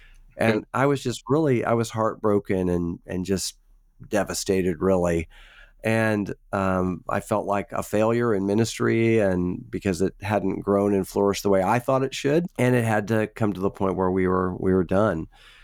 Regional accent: Kansas, United States; also born or lived in Washington, D.C. / Charleston, South Carolina; I live here in the Kansas City area in a suburb called Overland Park. I actually grew up around here. I was born in the Kansas City area and have spent most of my life here.

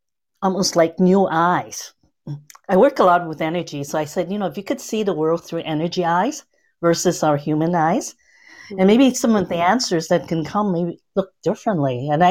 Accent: Canada; and she's from California, I'm from Canada, okay?

